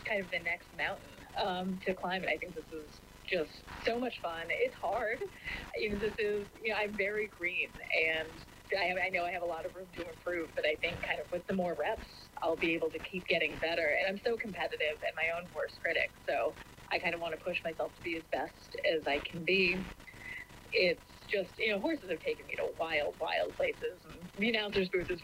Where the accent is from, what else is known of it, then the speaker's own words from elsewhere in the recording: Lowell, Massachusetts, United States; And we didn't grow up with a lot of money, and horses were a lifetime away, it seemed, kind of growing up in Lowell, Massachusetts.